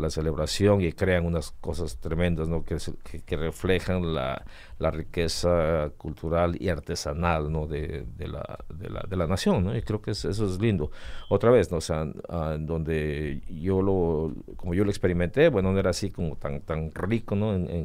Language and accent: Spanish; Orizaba, Veracruz, Mexico; en el mercado de Orizaba, que es donde yo nací y donde viví